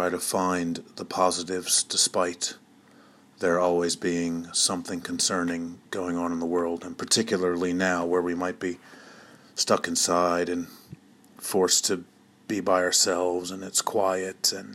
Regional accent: Maryland, United States; moved away as an adult; now in England; I am from Maryland, but currently live in England, southwest of London, with my wife and 3-month-old daughter.

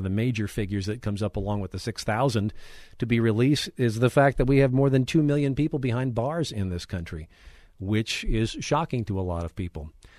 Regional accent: Florida, United States; I'm from Florida, and if you get caught with pot three times, you qualify for a lifetime sentence

